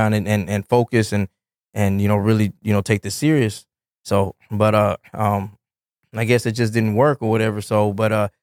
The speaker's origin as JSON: {"language": "English", "town": "Houston", "region": "Texas", "country": "United States", "tie": "born or raised there", "also_born_or_lived": "Chicago", "said": "I was born here in Houston. So I mean, I as a kid, I went back and forth."}